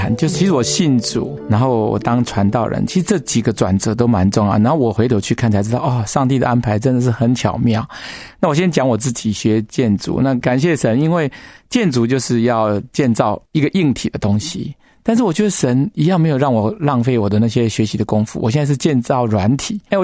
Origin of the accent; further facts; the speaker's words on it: China; 因为其实我们中国人一直困在人情在里面